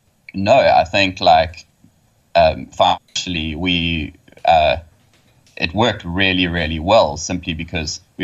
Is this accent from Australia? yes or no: no; Estcourt, KwaZulu-Natal, South Africa; I'm in the Musgrave area. I was born in a tiny town called Escort.